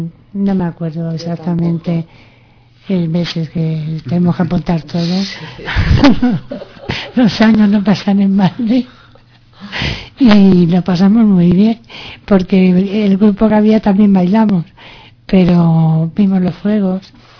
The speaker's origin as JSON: {"language": "Spanish", "town": "Madrid", "region": "Community of Madrid", "country": "Spain", "said": "yo cuando fui, como soy de Madrid, no es que sea más fina que nadie"}